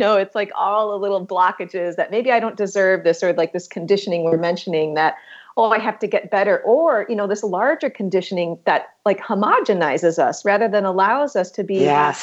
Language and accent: English; United States; I'm American.